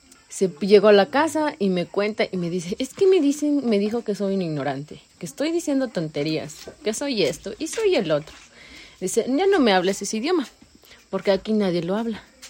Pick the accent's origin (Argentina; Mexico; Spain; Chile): Mexico; first language Nahuatl; Spanish is a second language; yo cuando entré a la primaria, bueno, al preescolar, yo no hablaba español, hablaba náhuatl. Y yo aprendí el idioma español en la escuela.